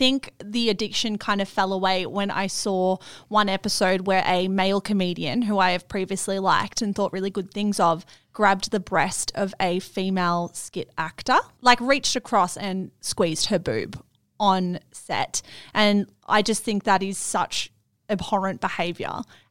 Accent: Melbourne, Victoria, Australia; accent: Melbourne; I'm saying that with an E because apparently my Melbourne accent makes it sound like

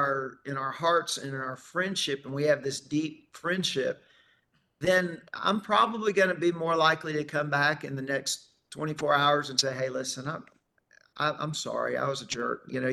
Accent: Warner Robins, Georgia, United States; I'm from Warner Robins, so I'm from Middle Georgia, but we were a military family.

